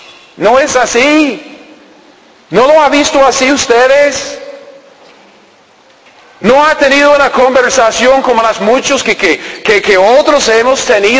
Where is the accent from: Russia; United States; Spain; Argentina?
United States; Allá en los Estados Unidos, de donde vengo yo, también es una democracia, se supone.